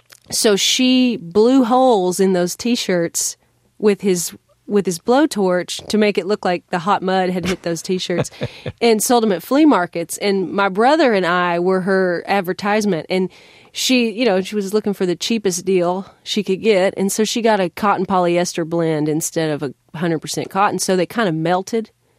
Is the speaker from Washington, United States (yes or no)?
yes; Morton, Washington, United States; now in Nashville, United States; Well, I grew up in Morton, Washington. Washington State, which is a little town. It's kind of nestled between Mount Rainier and Mount St. Helens. And I moved to Nashville.